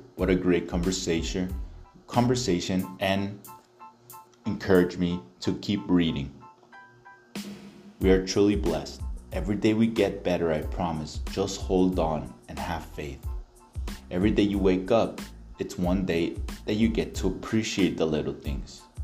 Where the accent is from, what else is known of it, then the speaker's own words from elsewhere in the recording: El Paso, Texas, United States; I remember walking in my hometown of El Paso, specifically Horizon City.